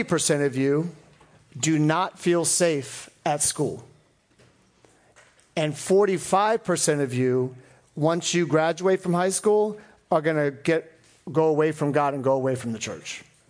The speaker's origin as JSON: {"language": "English", "town": "Reston", "region": "Virginia", "country": "United States", "tie": "born or raised there", "said": "I grew up here in Northern Virginia. I grew up in Reston."}